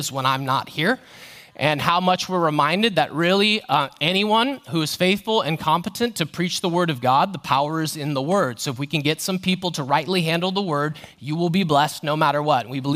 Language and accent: English; United States; No, no, no. I'm totally American, all right?